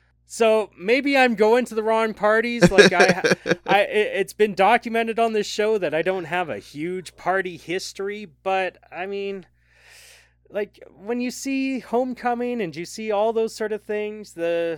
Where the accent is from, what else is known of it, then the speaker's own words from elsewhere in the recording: Canada; as a Canadian, I've always had to kind of translate for American anyway, right? Like, because I am raised on all this culture that comes from you guys